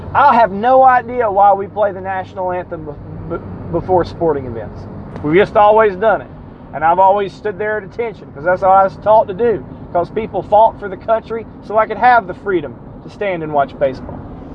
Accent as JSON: {"language": "English", "region": "the South", "country": "United States", "said": "As a Southerner, I don't really care what the NFL does."}